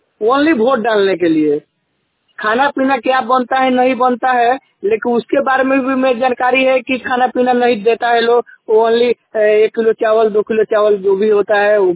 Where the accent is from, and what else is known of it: Bagahi, Bihar, India